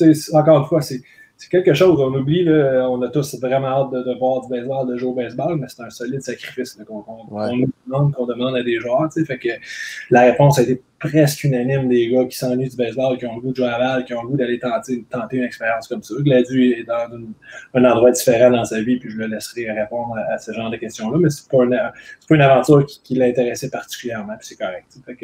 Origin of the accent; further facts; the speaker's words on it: Quebec, Canada; Moi, je suis un Québécois.